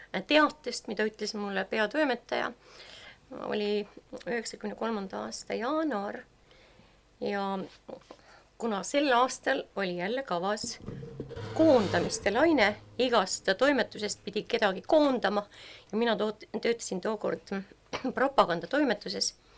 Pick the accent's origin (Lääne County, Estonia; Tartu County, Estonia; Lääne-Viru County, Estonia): Tartu County, Estonia; Tartu; Soome keelt ma ei osanud absoluutselt, noh, mina, kes ma olen Tartust pärit.